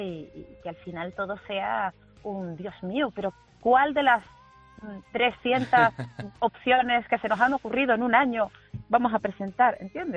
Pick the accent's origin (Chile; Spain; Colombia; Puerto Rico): Spain; Canary Islands; yo soy canaria y sé que tienen como 33.000, tienen muy poca población.